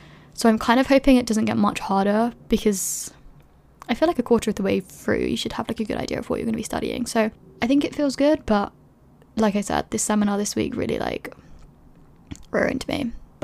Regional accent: London, United Kingdom; moved away as an adult; now in Edinburgh, United Kingdom; When I was in first year, I moved to Edinburgh from London. I was 18.

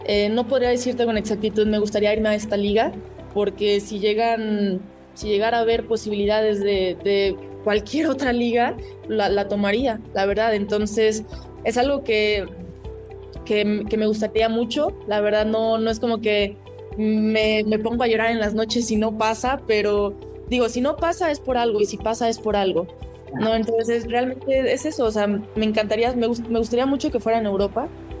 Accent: Querétaro, Mexico; now in León, Mexico; yo soy de Querétaro, pero a los 2 años que yo vivía aquí, ya cuando iba a visitar a mi familia, era como, ah, tú ya hablas como leonesa.

